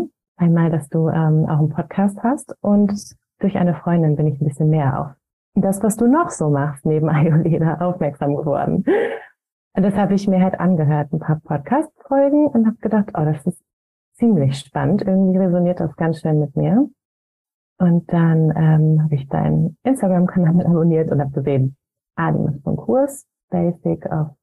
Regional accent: Lower Saxony, Germany; Ich komme aus der Nähe von Hildesheim. In einem ganz kleinen Dorf wohne ich.

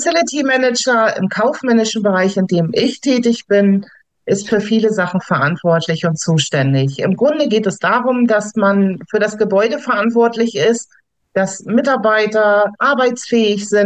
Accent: Hamburg, Germany; Ich komme aus Hamburg, werde 54 Jahre jung

